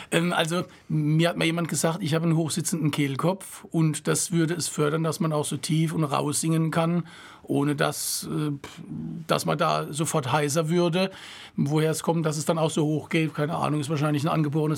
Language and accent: German; Rhineland-Palatinate, Germany; Ich komme aus der Pfalz, bin im richtigen Leben eigentlich Bankjurist